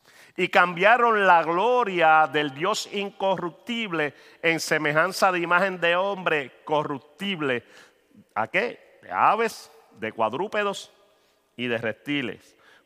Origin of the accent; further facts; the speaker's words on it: Puerto Rico; en el campo que yo me crié allá en Puerto Rico, allá en la montaña